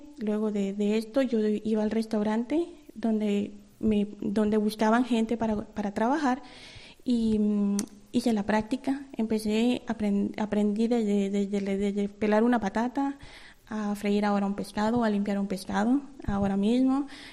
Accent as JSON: {"language": "Spanish", "country": "Guatemala", "said": "Vengo de Guatemala."}